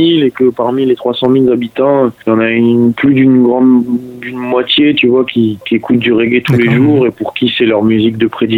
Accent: New Caledonia; je me sens citoyen du monde beaucoup plus que je ne me sens français. Tu vois, j'ai grandi en Nouvelle-Calédonie, donc la France, pour moi, c'est quelque chose sur le papier, tu vois, c'est loin, très distant, quoi.

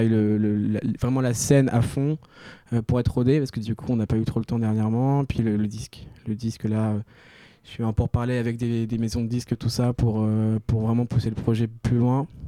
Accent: Caen, Normandy, France; vu que je viens de Caen, je joue dans la grande

